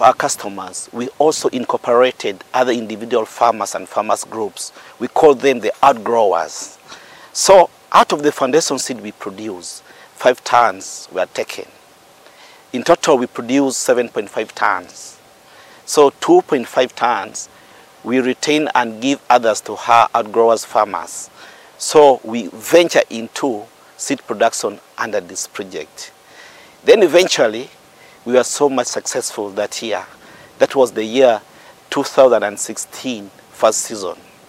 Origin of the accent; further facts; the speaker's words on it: Uganda; I come from Uganda.